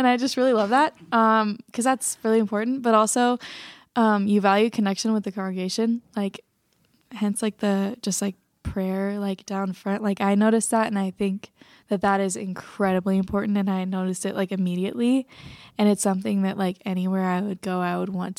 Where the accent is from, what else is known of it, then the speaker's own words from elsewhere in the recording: Illinois, United States; And I grew up in Northern Illinois. So, yeah, Midwest.